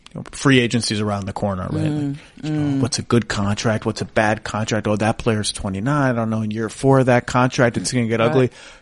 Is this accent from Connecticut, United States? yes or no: yes; Connecticut, United States; I'm from Connecticut.